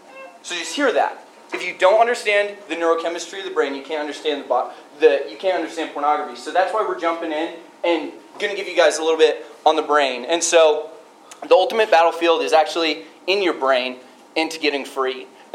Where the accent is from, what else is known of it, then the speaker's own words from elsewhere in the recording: Wyoming, United States; I just so happened to be home alone on the ranch where I grew up in Wyoming.